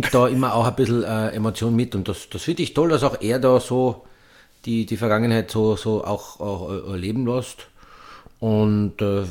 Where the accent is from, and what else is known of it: Austria